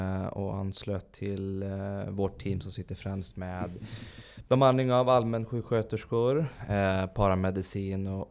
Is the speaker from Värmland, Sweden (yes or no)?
yes; Karlstad, Värmland, Sweden; Ja, jag inbillar mig att jag lyckas träna bort min dialekt